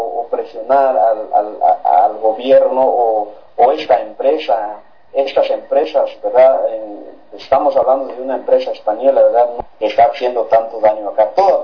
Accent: Santa Eulalia, Huehuetenango, Guatemala; en mi pueblo no hay ni un doctor para 42 mil personas, solo en Santa Eulalia

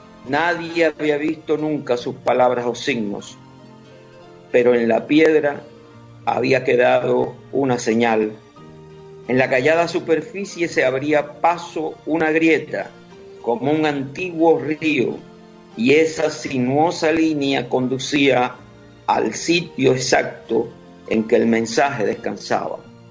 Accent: Cuba; now in United States; Yo vivo en Estados Unidos. Este es el país en el que yo voy a morir tarde o temprano. Cuba es algo que, por supuesto, es mi país de origen

